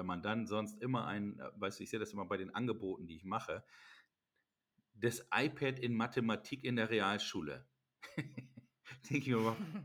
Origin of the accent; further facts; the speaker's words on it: Lower Saxony, Germany; ich muss nicht als Niedersachse südlichen Osnabrücks aufhören zu suchen